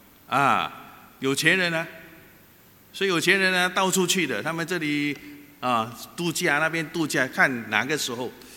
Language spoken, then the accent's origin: Chinese; Singapore; 我新加坡人也是啊，邻居有了我们也要有啊